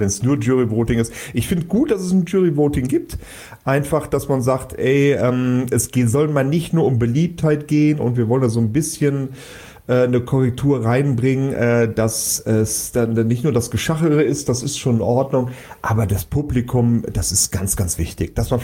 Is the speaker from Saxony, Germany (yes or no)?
yes; Saxony, Germany; accent: Saxon; Ja, weil das mein Urdialekt ist. Ich bin ja Sachse.